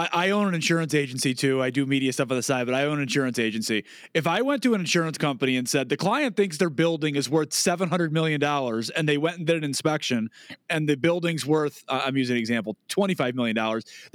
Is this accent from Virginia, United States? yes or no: no; New York, United States; The thing that cracks me up, though, as a New Yorker, you look at the tax issues we already have in this state